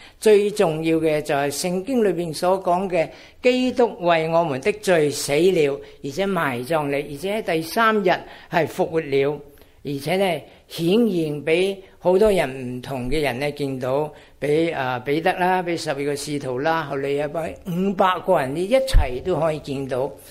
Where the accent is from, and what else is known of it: Chaozhou, Guangdong, China; also born or lived in United Kingdom; now in Australia